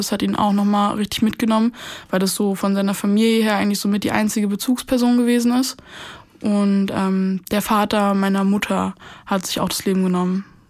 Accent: Brandenburg, Germany; Ich komme nicht aus Berlin. Ich bin in Brandenburg groß geworden und wir haben da 2 Häuser.

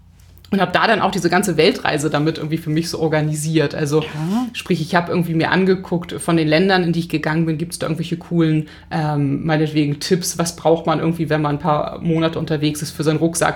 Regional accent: Hamburg, Germany; ich bin Hamburgerin

